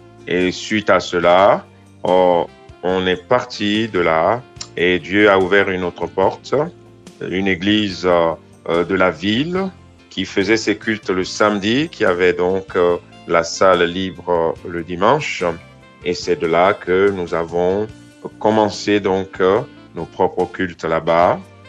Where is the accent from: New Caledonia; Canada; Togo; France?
Togo; Je suis d'origine du Togo